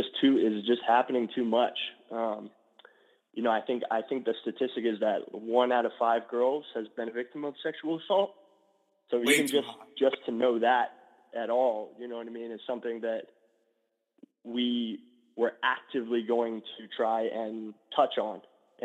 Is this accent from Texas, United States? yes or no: yes; Dallas, Texas, United States; I grew up in Dallas, and you can't grow up in Dallas and not play some football.